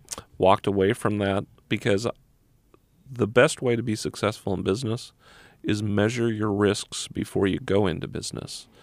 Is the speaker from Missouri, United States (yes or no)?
yes; Missouri, United States; I grew up in Clay County. I grew up on 120th Street. I now live on 128th, so I did not go far.